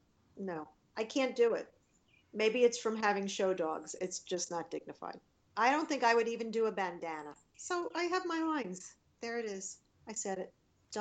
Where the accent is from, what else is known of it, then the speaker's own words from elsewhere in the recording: Long Island, New York, United States; He's from Long Island. We're both from Long Island. We actually lived about 20 minutes apart.